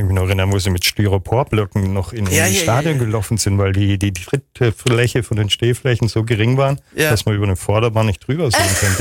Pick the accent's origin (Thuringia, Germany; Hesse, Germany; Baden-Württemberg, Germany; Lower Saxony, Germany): Baden-Württemberg, Germany; Freiburg; aber wir reden jetzt über Freiburg. Und dann, ich komme ja aus der Region, Eltern alle da, kurze Wege